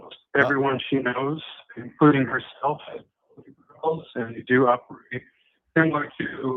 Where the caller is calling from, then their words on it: Mexico; from Mexico.